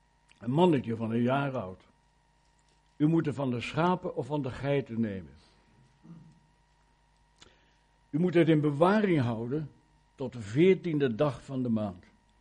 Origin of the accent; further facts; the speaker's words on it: Kampen, Overijssel, Netherlands; En bij ons in Kampen, ik kom uit Kampen